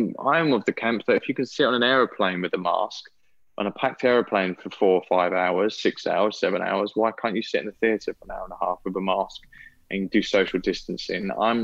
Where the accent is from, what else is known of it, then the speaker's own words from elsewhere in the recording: Billericay, East of England, United Kingdom; I'm actually from Billericay.